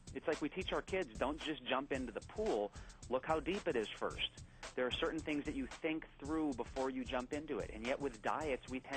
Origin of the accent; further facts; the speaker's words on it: Hawaii, United States; it's a fancy Hawaiian word, I'm from Hawaii